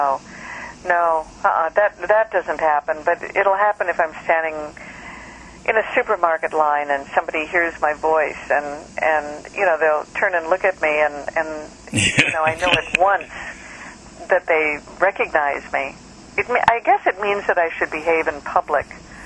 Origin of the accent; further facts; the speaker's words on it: Minnesota, United States; I love it, but I'm from Minnesota.